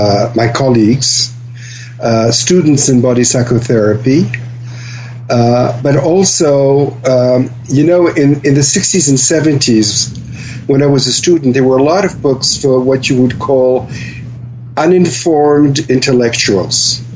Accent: Paris, Île-de-France, France; now in Switzerland; My father worked in Paris, and so I was raised in Paris, and then I studied in Switzerland, and somehow I've always stayed there.

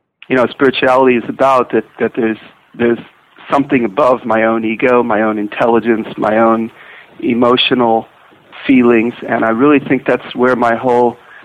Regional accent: Pittsburgh, Pennsylvania, United States; I grew up in Pennsylvania, Pittsburgh, and I grew up Reform.

